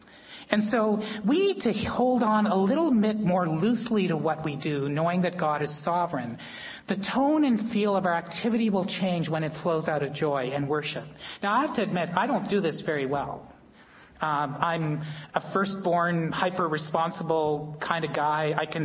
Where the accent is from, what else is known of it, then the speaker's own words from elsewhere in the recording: Ontario, Canada; when I was a kid, I grew up in Northern Ontario and went to a church there and went to Sunday school.